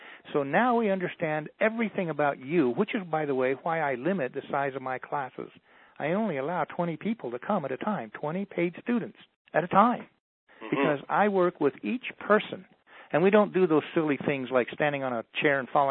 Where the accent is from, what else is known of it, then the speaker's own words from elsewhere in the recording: Arizona, United States; I was raised on the Navajo Indian Reservation in Arizona. I was the only white boy in my class, and all the Indians hated me because I was white.